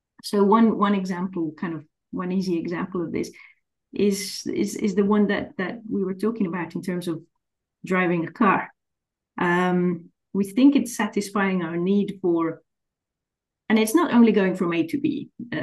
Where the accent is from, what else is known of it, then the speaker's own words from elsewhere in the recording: Colombia; now in Canada; I understand Canada is a cold country in the winter, and I'm from Colombia.